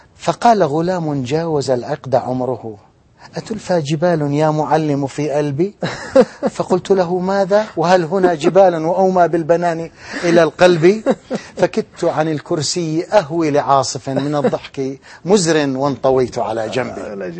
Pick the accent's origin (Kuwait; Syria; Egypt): Syria; Deir ez-Zor, Deir ez-Zor Governorate; وقد صاحبته من بلدي دير الزور إلى دمشق مرة في الأتوبيس معه